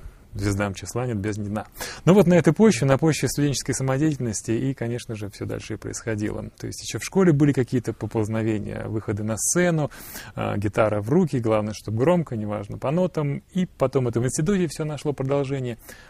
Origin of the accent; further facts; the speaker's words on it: Moscow, Russia; born there; Родился в Москве.